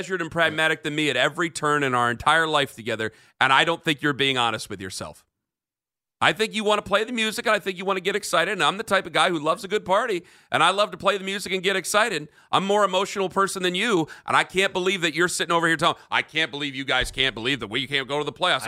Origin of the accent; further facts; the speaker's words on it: Canton, Ohio, United States; born there; I was born in Canton.